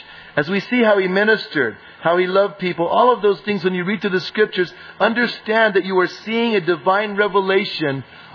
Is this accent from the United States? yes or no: yes; Bernalillo, New Mexico, United States; I was raised in Bernalillo, a little small town north of Albuquerque, and I was raised in a Catholic family.